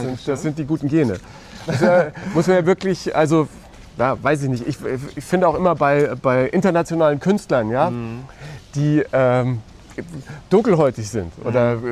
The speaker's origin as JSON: {"language": "German", "region": "Bavaria", "country": "Germany", "accent": "Franconian", "said": "Wenn man oft unterwegs ist und umzieht und an anderen Orten wohnt, mein Fränkisch ist auch nur noch ganz tief."}